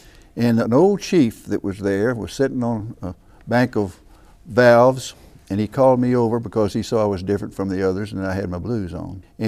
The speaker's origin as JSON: {"language": "English", "town": "Bremond", "region": "Texas", "country": "United States", "tie": "born or raised there", "said": "It really, really is, and no one went in with me from my hometown."}